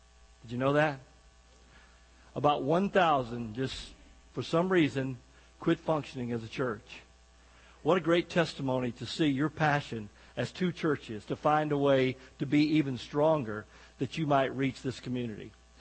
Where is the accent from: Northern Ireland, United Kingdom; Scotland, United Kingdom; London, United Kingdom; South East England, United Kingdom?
Scotland, United Kingdom; accent: Scottish; Now, somebody just chuckled at my Scottish accent. Come on, be nice to me here, all right?